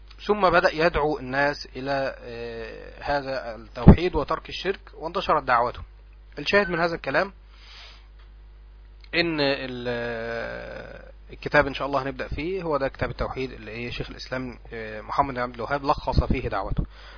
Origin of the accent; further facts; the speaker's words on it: Egypt; اكثر من الدافع عندنا في مصر هنا